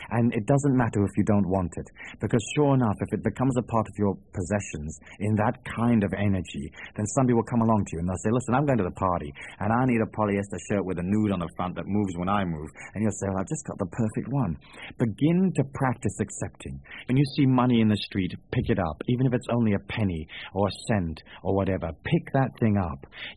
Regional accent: Ireland; The fact that I was born in Ireland was a factor of my evolution. But first, I'm an individual. Secondly, I'm an Irishman.

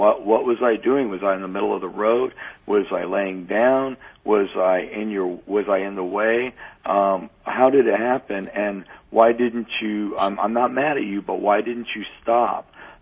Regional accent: Missouri, United States; down where I'm from in southwest Missouri, my hometown.

